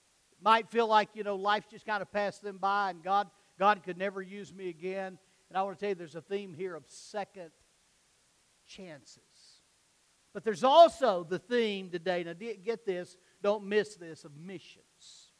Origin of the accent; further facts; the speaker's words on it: Alabama, United States; I'm from Alabama, okay? I know you can already pick up on my northern accent.